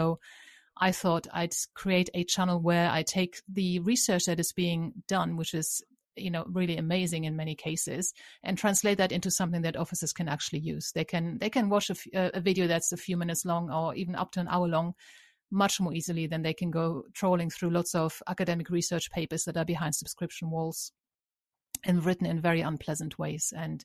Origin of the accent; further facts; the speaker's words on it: London, United Kingdom; I felt as a Londoner, because I, you know, and obviously in London, unless you're really well off, you live in very bad areas, and I lived in very bad areas along with everyone else, but I felt very at home and I felt very safe there.